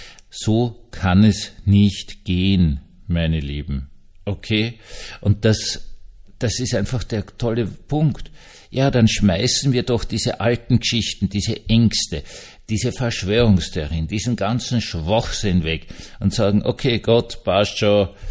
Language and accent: German; Vienna, Austria; ich bin Wiener